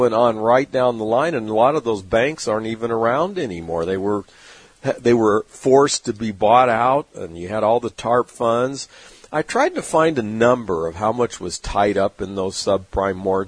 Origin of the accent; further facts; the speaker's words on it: California, United States; I kind of like the desert landscape myself. It's always appealed to me, I guess, growing up in California. I'm not used to lush green trees like they have back on the eastern seaboard.